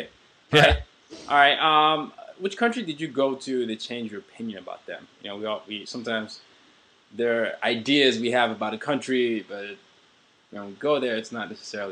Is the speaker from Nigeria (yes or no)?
yes; Nigeria; I'm West Africa for me and America as well, because I'm West African. I'm Nigerian